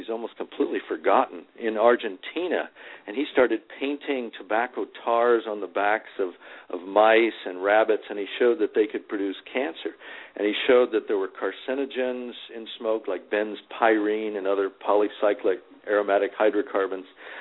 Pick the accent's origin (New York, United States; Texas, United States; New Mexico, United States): Texas, United States; I'm from Texas. My grandfather was in the Ku Klux Klan.